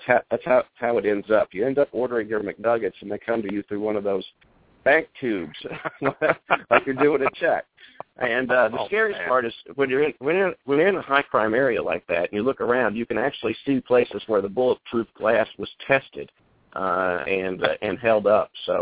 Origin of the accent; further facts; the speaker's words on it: Virginia, United States; born there; We moved around a lot, and I was born in Virginia.